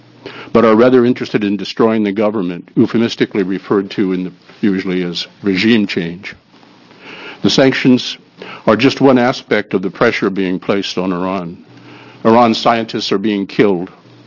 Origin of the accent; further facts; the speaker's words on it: Beirut, Beirut Governorate, Lebanon; also born or lived in Middle East; I'm a retired scientist from OHSU. I was born in the Middle East and went to high school in Beirut, Lebanon.